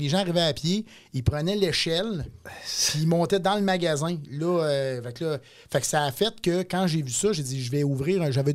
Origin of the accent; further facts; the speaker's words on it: Beauport, Quebec, Canada; moi, je suis de Beauport. J'ai dit, je vais m'ouvrir à Beauport. Je suis de la place.